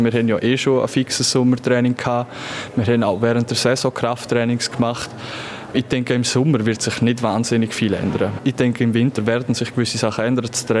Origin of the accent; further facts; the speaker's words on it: Chur, Graubünden, Switzerland; born there; Das bedeutet mir jetzt als gebürtiger Churer natürlich extrem viel